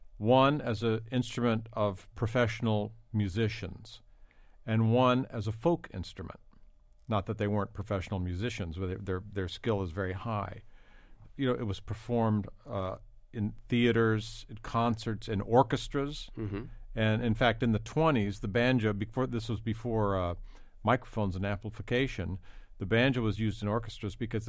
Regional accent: Texas, United States; born there; And you know, I was born in Texas, and I just felt this immediate connection to it.

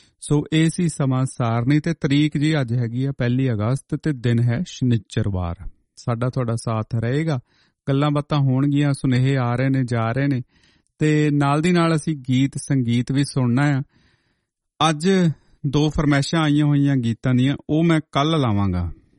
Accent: Punjab, India; ਕਿਉਂਕਿ ਸਾਡੇ ਪੰਜਾਬ ਦੇ ਵਿੱਚ ਜਿੱਥੇ ਅਸੀਂ ਜੰਮੇ ਪਲੇ ਹਾਂ ਨਾ, ਮੈਨੂੰ ਨਹੀਂ ਲੱਗਦਾ, ਮਤਲਬ ਉੱਥੇ ਲੱਖਾਂ ਹੀ ਸ਼ਹੀਦ ਹੋਣਗੇ

